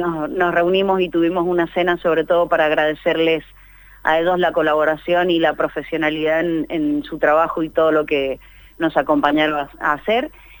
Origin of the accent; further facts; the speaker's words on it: Mendoza, Argentina; now in Buenos Aires, Argentina; Nosotros somos, sí, con la administradora general somos mendocinas, ahora instaladas en Buenos Aires